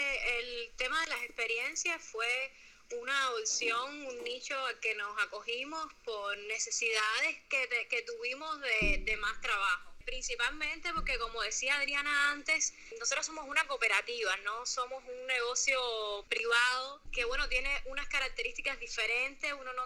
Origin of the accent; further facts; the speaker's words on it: Havana, Cuba; Bueno, somos dos muchachas de La Habana.